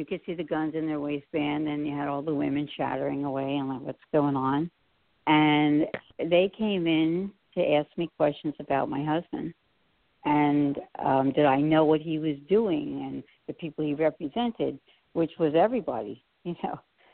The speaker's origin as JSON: {"language": "English", "region": "New Jersey", "country": "United States", "tie": "born or raised there", "said": "you know, I grew up in New Jersey, you know, I watched"}